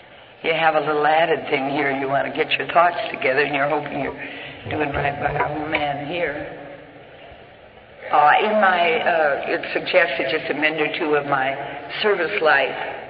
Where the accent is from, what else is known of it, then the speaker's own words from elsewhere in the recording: Washington, United States; when I called the central office in my hometown in the state of Washington